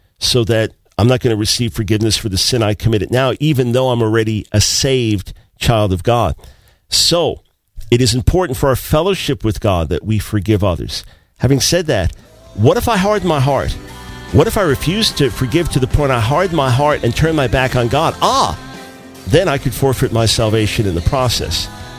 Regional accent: New York, United States; Even though I'm a New Yorker, since the Yankees just really did so poorly, I'm impressed with the Red Sox this year.

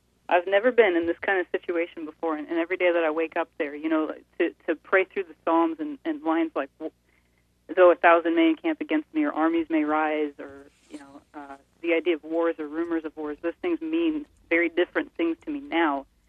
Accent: United States; I'm 30 years old. I grew up in America. I grew up in the church

